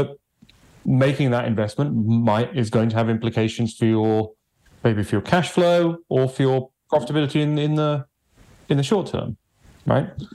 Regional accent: England, United Kingdom; moved away as an adult; now in Los Angeles, United States; You know, I never lived more than 20 miles from where I was born. And I grew up in the English countryside pretty much. And then moved to Los Angeles, which was a bit of a shock.

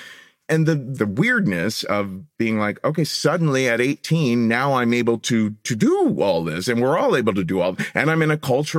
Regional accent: Ohio, United States; when I was growing up in Ohio, I was just always fantasizing

